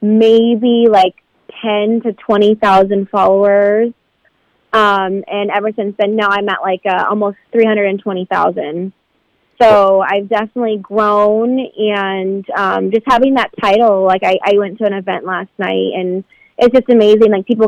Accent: Santa Barbara, California, United States; I'm from Santa Barbara, so it was at the Santa Barbara Bowl.

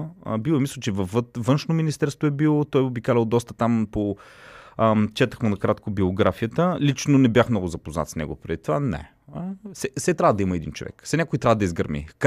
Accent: Kardzhali, Kardzhali Province, Bulgaria; и аз съм от Кърджали.

